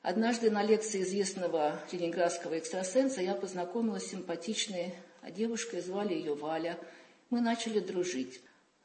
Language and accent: Russian; Volgograd, Volgograd Oblast, Russia; Вообще-то родом я из Волгограда. Этот южный город вьется тонкой лентой вокруг Волги посреди жарких степей.